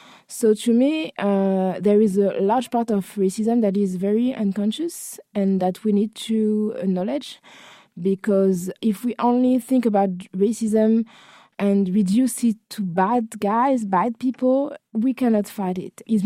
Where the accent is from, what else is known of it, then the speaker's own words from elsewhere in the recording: Paris, Île-de-France, France; I'm black. For the people who don't hear me, I was born and raised in Paris, and I've been often asked where I was from in my own country.